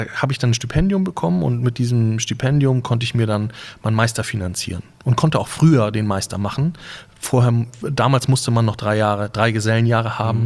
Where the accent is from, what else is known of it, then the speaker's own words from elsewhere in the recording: Husum, Schleswig-Holstein, Germany; Ja, auf jeden Fall bin ich ein waschechter Friese, ja.